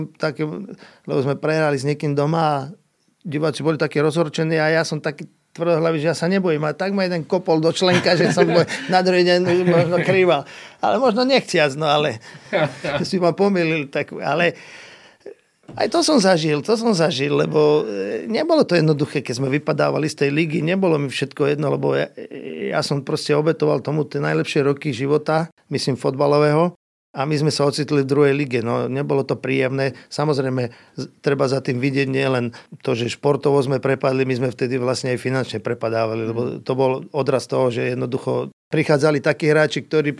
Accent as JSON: {"language": "Slovak", "town": "Nitra", "region": "Nitra Region", "country": "Slovakia", "tie": "born or raised there", "said": "Ja som z Mlynáriec, čo už dneska je mestská časť Nitry, ale predtým to bola obec"}